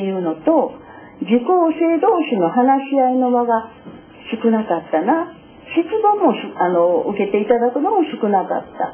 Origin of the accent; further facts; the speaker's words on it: Osakasayama, Osaka, Japan; 私たち狭山出身なのに、狭山市民なのに